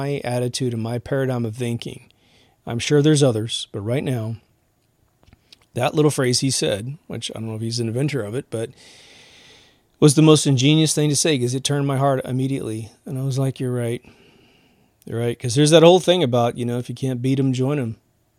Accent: Kansas, United States; I grew up in Kansas with the … record albums always showing a boat going off the edge of the world

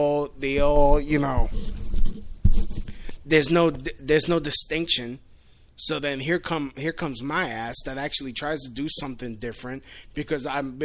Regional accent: New York, United States; I'm from New York. Oh. I am from New York.

